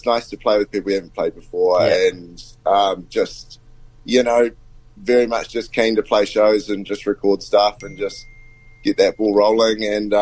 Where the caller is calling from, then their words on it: Whanganui, Manawatū-Whanganui, New Zealand; I am calling you from Whanganui, where I live.